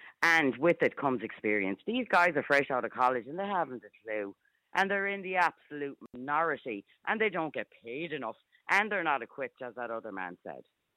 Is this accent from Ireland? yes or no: yes; Galway, Connacht, Ireland; No, I'm from Galway.